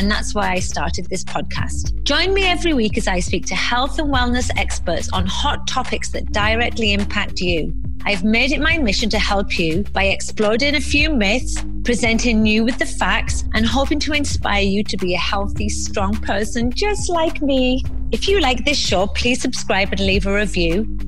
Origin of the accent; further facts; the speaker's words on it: United Kingdom; accent: English; I class myself as a Torontonian, even though obviously I've got an English accent. I lived there for long enough and I'm a Canadian.